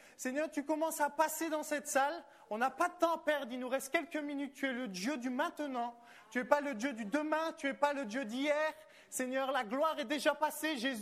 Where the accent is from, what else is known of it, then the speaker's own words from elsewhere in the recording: France; On est des Français, on aime bien les pourquoi, on aime bien les comment.